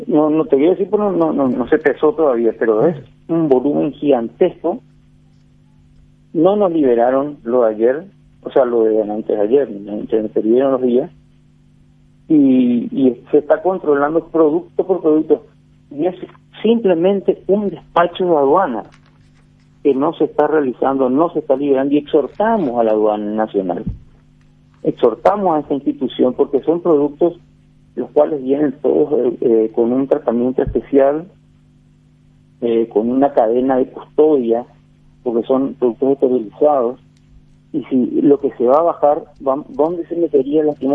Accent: Paraguay; no solo como empresarios, sino como paraguayos

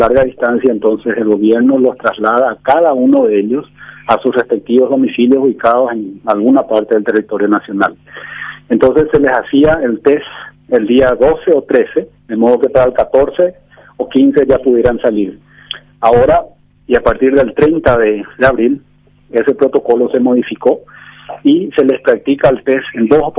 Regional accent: Paraguay; como paraguayo

